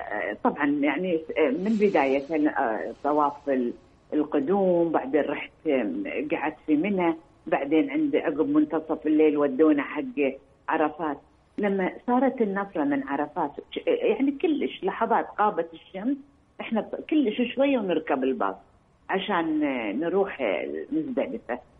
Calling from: Kuwait; سألت أكو شيخ ديني هنا عندنا بالكويت

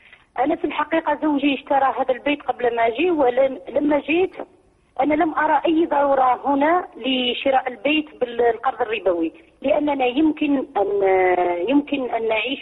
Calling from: Belgium; أنا أتصل بك من بلجيكا

